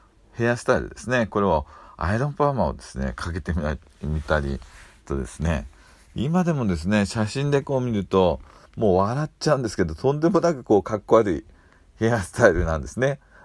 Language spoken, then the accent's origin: Japanese; Ibaraki, Japan; 私は茨城県の片田舎で育ちました。